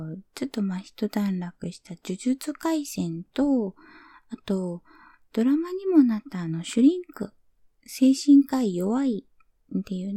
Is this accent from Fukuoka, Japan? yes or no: yes; Fukuoka, Japan; 出身地は福岡で、バリバリの博多っ子でございます。